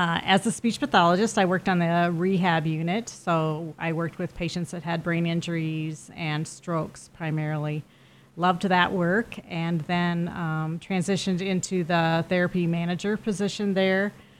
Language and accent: English; Storm Lake, Iowa, United States; I grew up in Storm Lake, Iowa, born and raised in Storm Lake